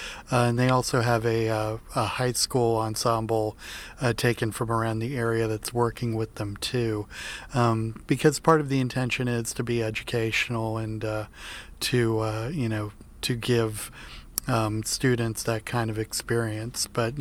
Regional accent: Virginia Beach, Virginia, United States; the album-oriented rock station in Virginia Beach, where I was growing up on Sunday nights for a while

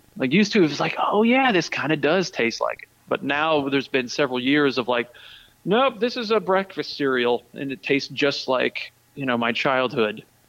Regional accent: the South, United States; I don't know if it's because I'm originally from the South, but I have a bit of a sweet tooth.

